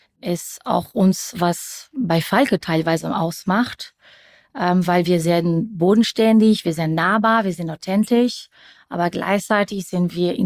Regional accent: Bonn, North Rhine-Westphalia, Germany; accent: French; first language French; German is a second language; Vielleicht kann man auch meinen kleinen französischen Akzent hören. Ich bin ja eigentlich Muttersprache Französisch.

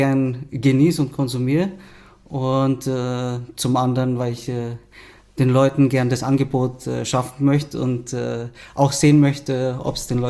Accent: Selb, Bavaria, Germany; also born or lived in Austria; Ja, ich bin ursprünglich aus Selb hier geboren und aufgewachsen und danach, nach der Schule war ich längere Zeit weg und bin dann so vor 3-4 Jahren wiedergekommen und da war ich zuvor in Österreich auch aktiv in einem Freizeit- und Kulturverein

